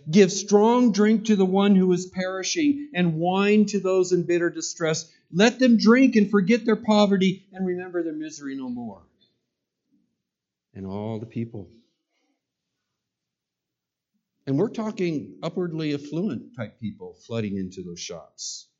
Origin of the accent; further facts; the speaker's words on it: California, United States; is the legalization of recreational marijuana from my home state, California.